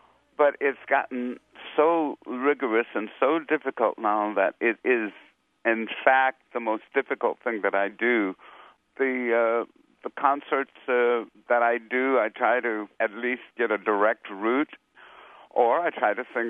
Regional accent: San Francisco, California, United States; also born or lived in Gilmer; Well, I was born in Texas. I was born in a little town called Gilmer. But my dad had the good fortune of moving all of us. I have 6 brothers and sisters. And he moved us to San Francisco, and I grew up there.

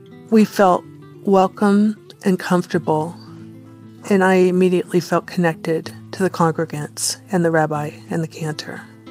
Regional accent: El Cerrito, California, United States; I'm from El Cerrito, California.

